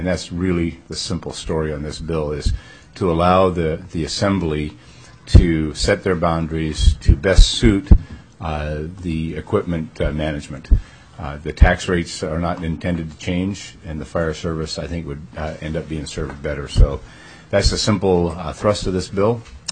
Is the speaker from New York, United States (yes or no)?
no; North Pole, Alaska, United States; It is true … from the North Pole area